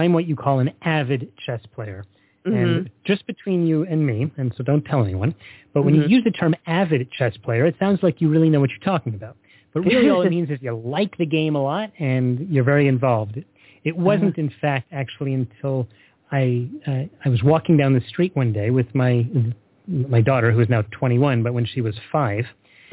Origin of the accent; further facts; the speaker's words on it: New York, United States; I grew up in New York.